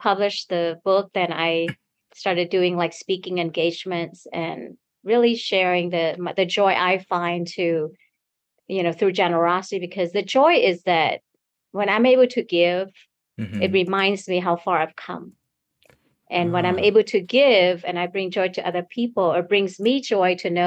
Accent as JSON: {"language": "English", "country": "Guam", "also_born_or_lived": "New Orleans, Louisiana", "moved": "yes", "lives_now": "United States", "said": "when we came from Guam, then in like my younger sister was born there in July of 76. And then sometime after that, we were sponsored by Catholic charities and we moved to New Orleans, Louisiana."}